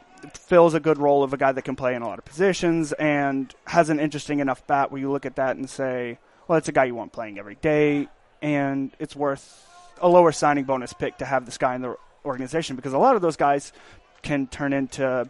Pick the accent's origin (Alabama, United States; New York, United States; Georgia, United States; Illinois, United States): Georgia, United States; Lawrenceville; I'm from Lawrenceville, so I'm maybe 10 minutes from Gwinnett Stadium.